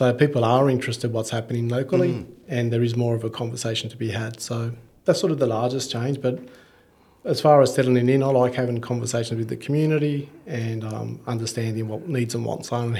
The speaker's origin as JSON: {"language": "English", "town": "North Sydney", "region": "New South Wales", "country": "Australia", "said": "so I was from North Sydney."}